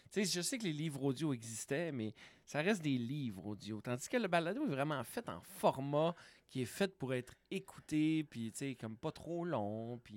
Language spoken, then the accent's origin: French; Quebec, Canada; mon coin de pays d'où je viens, du Saguenay.